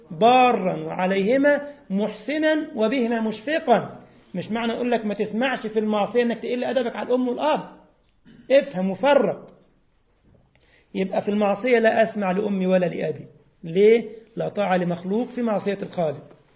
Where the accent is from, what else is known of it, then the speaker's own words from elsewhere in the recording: Egypt; يعني كان يقولوها دعابة كده عندنا في مصر في وجه إبلي. واحد بيقول له واحد من وجه إبلي بلدياتنا